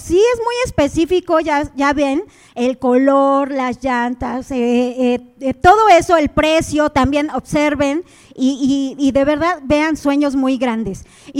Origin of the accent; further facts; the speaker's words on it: Puebla, Mexico; vengo de la ciudad de Puebla.